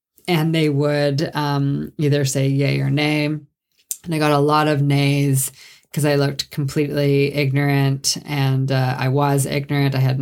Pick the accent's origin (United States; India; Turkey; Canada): Canada; Sault Ste. Marie, Ontario; because I'm from Sault Ste. Marie, Ontario.